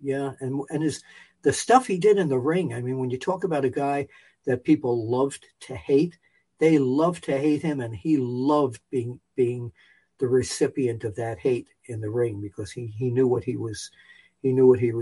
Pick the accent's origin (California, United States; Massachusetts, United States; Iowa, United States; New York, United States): New York, United States; Queens; I grew up in Maspeth, Queens, and there was a candy store called the Hilltop Luncheonette.